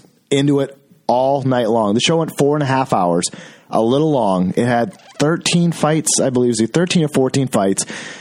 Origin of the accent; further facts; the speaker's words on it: Portland, Maine, United States; the drive up 95 to Portland, Maine, my home area, my hometown almost